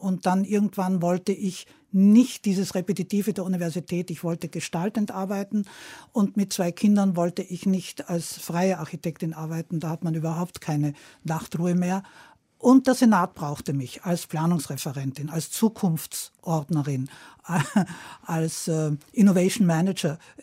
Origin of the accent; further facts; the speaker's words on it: Germany; accent: Austrian; Ich war eine Frau. Ich war eine Deutsche, die österreichisch redete.